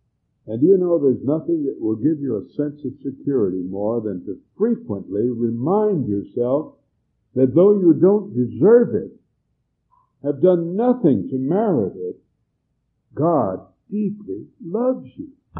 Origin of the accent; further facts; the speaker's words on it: Montana, United States; moved away as an adult; now in Chicago, United States; 45 years ago, I landed in the city of Chicago from my home state of Montana.